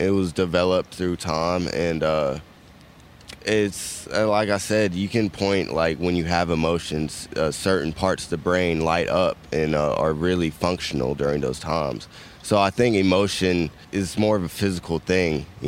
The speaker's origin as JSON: {"language": "English", "country": "United States", "tie": "born or raised there", "said": "I was growing up in America and murdering people is wrong."}